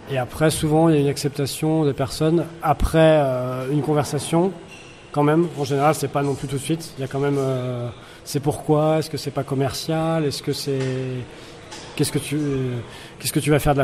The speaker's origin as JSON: {"language": "French", "country": "France", "lives_now": "Latin America", "said": "pour moi qui habite en Amérique latine... Ou même pour nous, Français, quand on vient de France"}